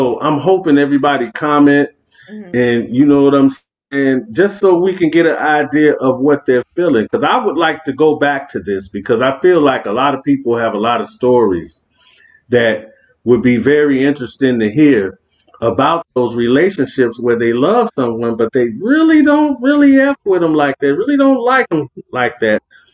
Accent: Chicago, Illinois, United States; I'm from Chicago. I'm from the west side of Chicago.

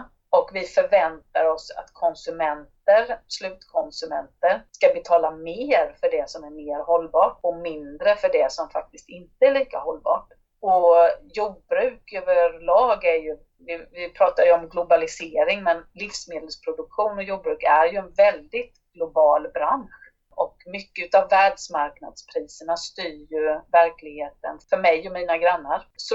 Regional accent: Jönköping County, Sweden; numera är jag landshövding i Jönköpings län, som ju är mitt hemlän då.

